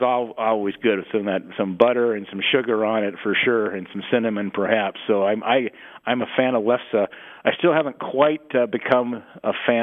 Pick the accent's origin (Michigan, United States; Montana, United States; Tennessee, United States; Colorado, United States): Montana, United States; Well, you know, growing up in Montana and having a Scandinavian heritage, my great-great-grandma was a Norwegian that homesteaded up by Conrad.